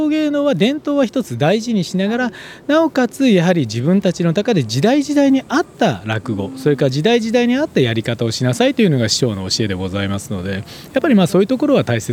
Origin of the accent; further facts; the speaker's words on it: Osaka, Japan; moved away; also born or lived in United States; 私もともと大阪の出身でございまして